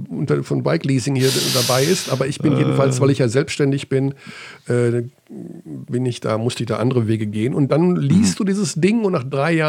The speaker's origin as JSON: {"language": "German", "town": "Hagen", "region": "North Rhine-Westphalia", "country": "Germany", "tie": "born or raised there"}